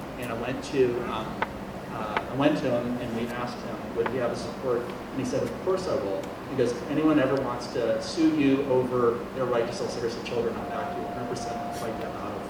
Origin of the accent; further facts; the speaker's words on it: Winston-Salem, North Carolina, United States; Some of you know I grew up in Winston-Salem. One of my neighbors, two streets away, was my Angelo.